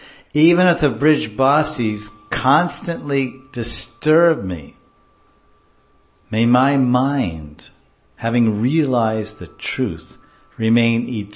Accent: Mumbai, Maharashtra, India; now in Vrindavan, India; I'm trying to live here, and I'm a city wallow. I'm from Maya Nagari, you know, Maya Nagari, Bombay, Maya Nagari.

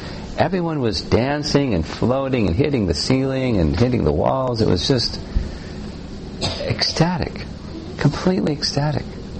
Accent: New York, United States; And I'm from New York, where you see lots of people in Central Park or rush hour.

